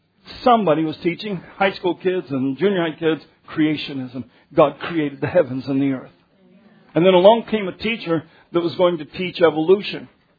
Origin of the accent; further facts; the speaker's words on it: Denver, Colorado, United States; born there; I was born in Denver.